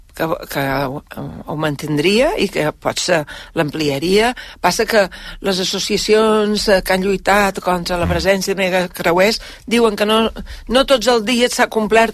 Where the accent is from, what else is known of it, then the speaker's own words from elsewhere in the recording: Balearic Islands, Spain; now in Ibiza, Spain; Som una mallorquina que vivim a Eivissa